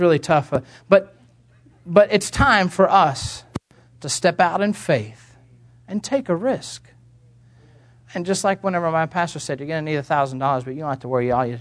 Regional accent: Kansas, United States; I was raised in Kansas, and I went back and I spent some time with my family.

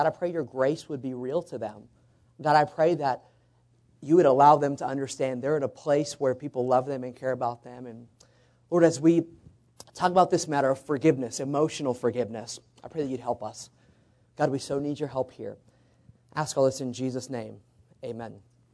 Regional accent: Fairfield, California, United States; I'm from Fairfield, California.

